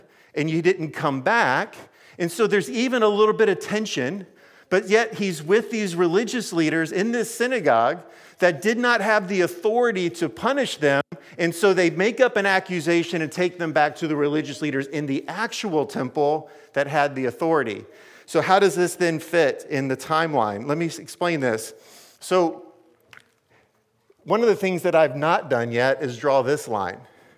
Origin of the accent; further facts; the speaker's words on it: Maryland, United States; growing up in Prince George's County, Maryland, and the diversity in the areas